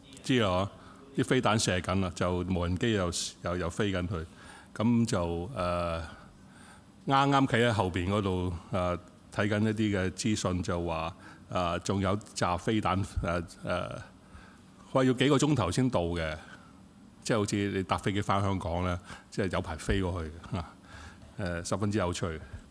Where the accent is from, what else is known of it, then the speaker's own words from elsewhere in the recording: China; 就唔係我哋中國人嗰種要抌落地下嘅，佢喺地面嘅